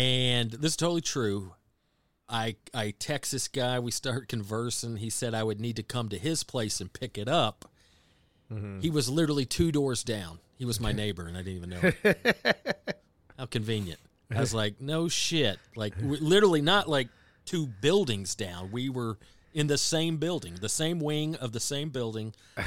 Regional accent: Georgia, United States; Where I grew up in Georgia, we did have a lot of Latinos, primarily Mexican.

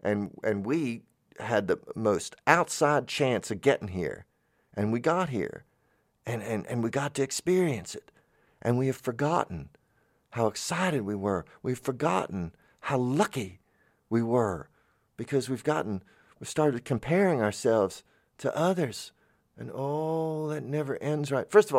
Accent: Tallahassee, Florida, United States; I'm from Tallahassee, and we every year the camellias bloom.

